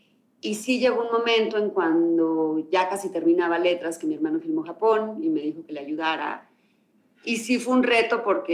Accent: Mexico; Soy mexicana, crecí en México, los ingredientes que más conozco son los de este país.

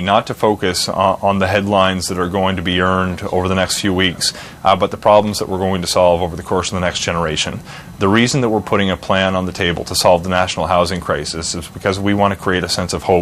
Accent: Nova Scotia, Canada; not just impacting Toronto, Montreal, and Vancouver, but even in my hometown in rural Nova Scotia.

